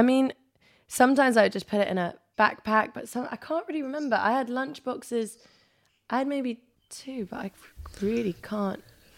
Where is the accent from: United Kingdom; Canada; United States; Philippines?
United Kingdom; London; So Northwest London, Swiss Cottage. Those are kind of like, that's my like area where I grew up.